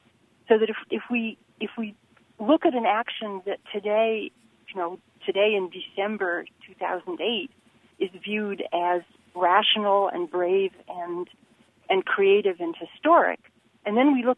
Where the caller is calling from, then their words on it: Champaign, Illinois, United States; I'm calling from Champaign.